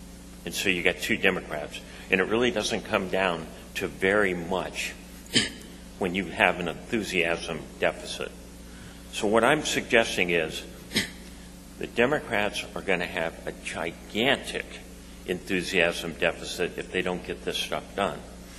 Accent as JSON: {"language": "English", "region": "Arizona", "country": "United States", "said": "The other person they're going to have to convince is back in my home state of Arizona, Kyrsten Sinema."}